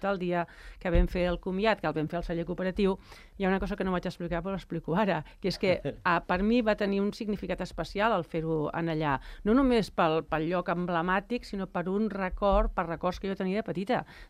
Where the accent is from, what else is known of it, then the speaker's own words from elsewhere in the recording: Sant Cugat del Vallès, Catalonia, Spain; era Sant Cugatenca de soc arrel. Bueno, vaig néixer a Sant Cugat, la meva mare ens va parir a Sant Cugat